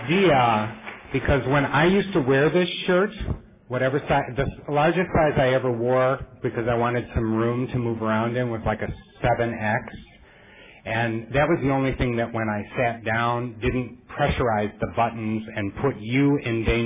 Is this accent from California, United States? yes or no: no; Melrose Park, Illinois, United States; I'm from Melrose Park, Illinois.